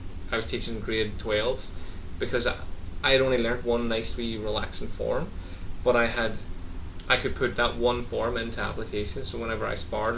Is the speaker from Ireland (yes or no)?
yes; Ireland; everyone, like, especially being Irish, everyone you've ever said you want tea takes it.